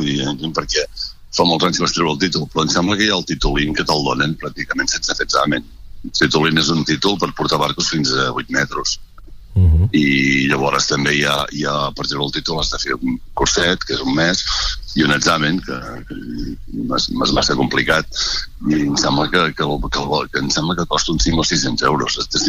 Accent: Olot, Catalonia, Spain; now in Platja d'Aro, Spain; D'Olot. El que passa que fa 20 anys que estem a Platja d'Aro. Mm. Estic a Platja d'Aro.

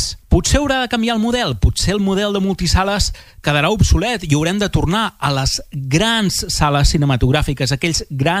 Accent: Girona, Catalonia, Spain; jo sóc de Girona, acostumava a anar als cinemes d'aquí Girona

